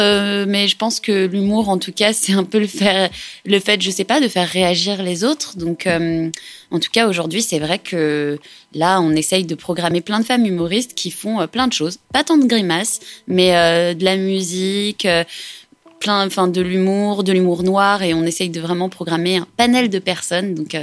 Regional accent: Rennes, Brittany, France; Je viens de Rennes.

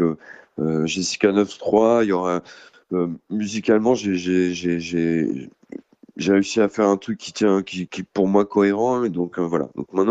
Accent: Île-de-France, France; Moi, je viens de banlieue, je suis parisien, j'ai tous mes petits codes

